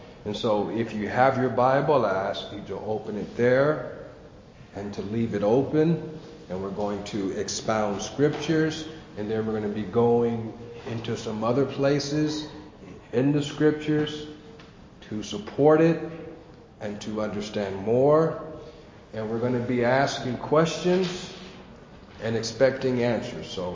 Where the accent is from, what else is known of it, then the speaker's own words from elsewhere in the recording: California, United States; I have absolutely nothing to add because I'm from California.